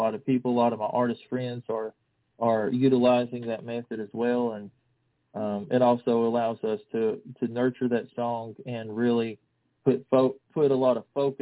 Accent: Kentucky, United States; I cut a couple of years ago, you know, I'm from Kentucky

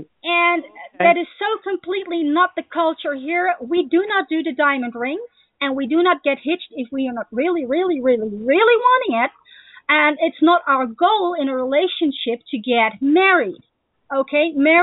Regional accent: Netherlands; I'm not from USA. I'm from the Netherlands. I live in Europe, okay?

